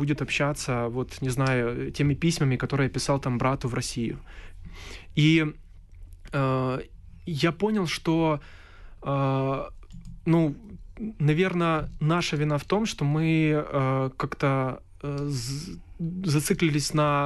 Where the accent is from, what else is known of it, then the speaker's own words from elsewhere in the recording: Chernihiv, Chernihiv Oblast, Ukraine; born there; хотя родился на Восточной Украине. Ну, Чернигово — это, ну, пусть северо-восточное, но все же это левый берег Днепра.